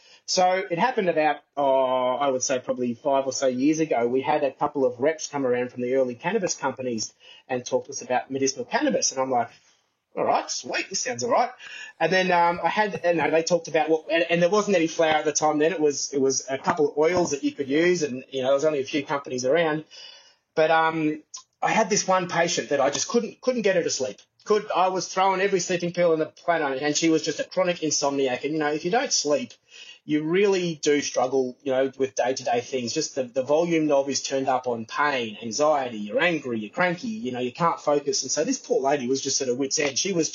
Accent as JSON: {"language": "English", "town": "Gold Coast", "region": "Queensland", "country": "Australia", "tie": "born or raised there", "said": "growing up on the Gold Coast and, surfing, and there was a little bit of cannabis around."}